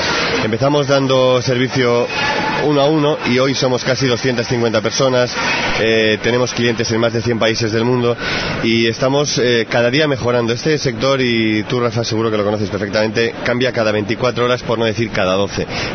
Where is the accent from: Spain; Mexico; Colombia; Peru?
Spain; Bilbao, Basque Country; Era una bilbainada porque yo soy de Bilbao también.